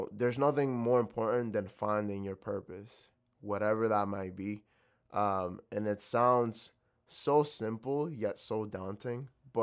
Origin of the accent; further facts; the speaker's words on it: Lawrence, United States; Yeah, I would say, you know, growing up in Lawrence taught me a lot. But I like to say, you know, growing up and actually leaving Lawrence taught me even more about what living in that space did for me.